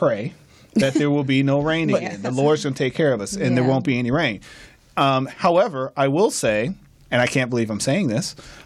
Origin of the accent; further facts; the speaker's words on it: Charlotte, North Carolina, United States; also born or lived in Atlanta, United States; I'm from Charlotte. Spent a lot of time in Atlanta.